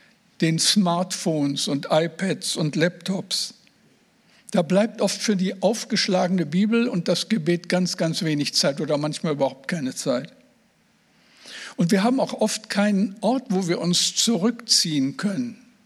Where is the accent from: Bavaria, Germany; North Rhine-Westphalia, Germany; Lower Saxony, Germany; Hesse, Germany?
North Rhine-Westphalia, Germany; Moers; born there; ich bin ja kein Nordlicht, ich bin im Ruhrgebiet, am Rande des Ruhrgebiets geboren, in Moers am Niederrhein.